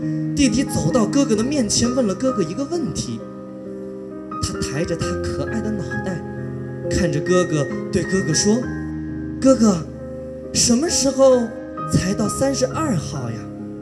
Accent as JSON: {"language": "Chinese", "town": "Kunming", "region": "Yunnan", "country": "China", "said": "我来自昆明市盘龙区联盟街道代表，"}